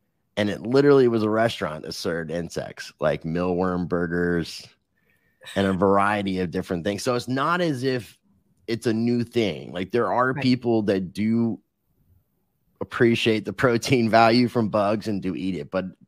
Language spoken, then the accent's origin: English; Canada; I'm saying process like I'm a Canadian. I say a processing plant.